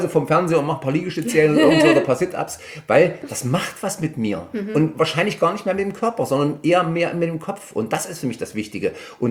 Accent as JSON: {"language": "German", "town": "Bad Langensalza", "region": "Thuringia", "country": "Germany", "tie": "born or raised there", "said": "Sie waren gestern in meiner Heimat, Bad Langensalza und Schönheiligkreis."}